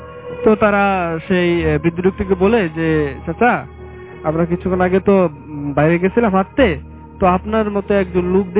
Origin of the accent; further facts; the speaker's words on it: Jamalpur, Mymensingh Division, Bangladesh; আমার ঘটনাটা হচ্ছে এই জামালপুর, আমার নিজ জেলা কেন্দ্রিক।